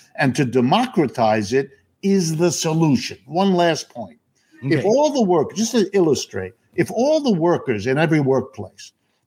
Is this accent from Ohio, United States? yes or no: yes; Youngstown, Ohio, United States; born there; first language French and German; English is a second language; I'm the child of immigrants. That is, I was born in Youngstown, Ohio, so I'm as American as that makes me.